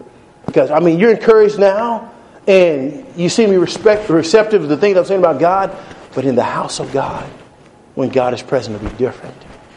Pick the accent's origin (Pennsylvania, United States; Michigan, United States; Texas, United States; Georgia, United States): Texas, United States; So told them where I was from Texas originally.